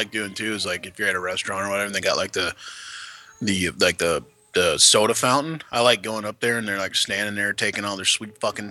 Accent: Michigan, United States; I grew up in the Midwest, too, in Michigan, and it was the community that raised the kids as a whole.

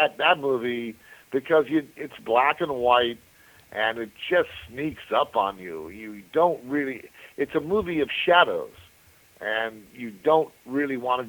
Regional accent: Culver City, California, United States; the theater I went to when I was a kid growing up in Culver City at the Vista Del Mar, the home that I lived in.

